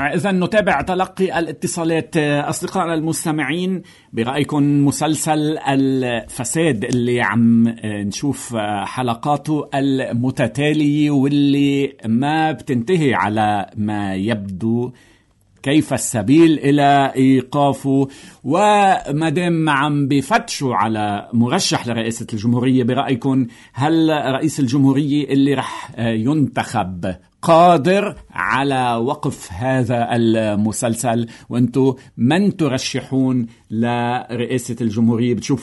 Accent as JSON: {"language": "Arabic", "country": "Lebanon", "said": "نحن كشعب لبناني"}